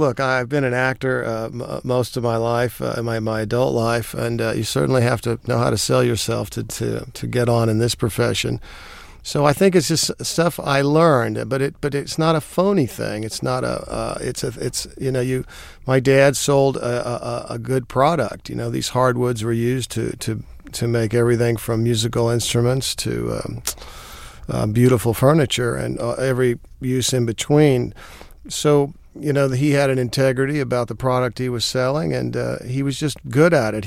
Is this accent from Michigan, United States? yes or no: no; Fort Worth, Texas, United States; I grew up in Fort Worth because there was a branch of the Frank Paxton Lumber Company there that my dad worked for his whole life.